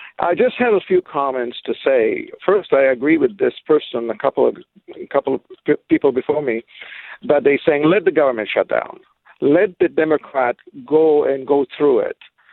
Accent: Israel; moved away as an adult; also born or lived in Canada; now in United States; I mean, I'm an immigrant myself, but I immigrated from Israel to Canada by the rules, from Canada to United States by the rule, opened a company

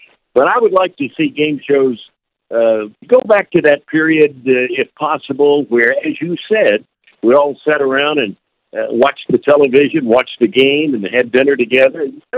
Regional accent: Memphis, Tennessee, United States; Yeah, Logan, I had the pleasure of growing up in Memphis, working at WHBQ Radio, and seeing Sun Records really the beginning of rock and roll

